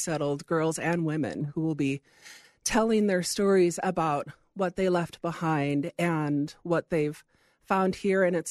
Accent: Hawaii, United States; now in Idaho, United States; and I'm from Hawaii, and now I live in Idaho.

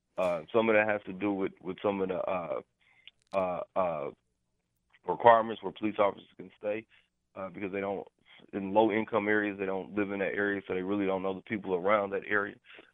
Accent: Kansas City, Missouri, United States; I grew up in Kansas City, on the east side of Kansas City.

